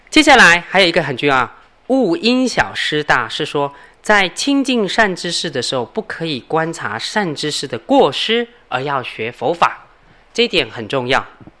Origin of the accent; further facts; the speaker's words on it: China; 所以我们中国人是非常有福报的，你知道吗？